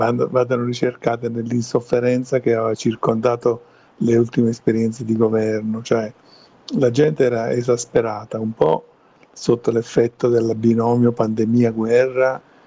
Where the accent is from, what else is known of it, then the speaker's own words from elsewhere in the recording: Campania, Italy; accent: Neapolitan; dovessi ricorrere al mio dialetto di origine, al napoletano